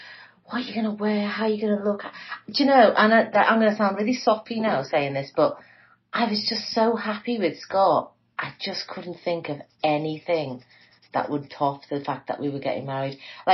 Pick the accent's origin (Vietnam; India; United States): India; being an Indian girl growing up, you don't dream of the big white wedding in the same way.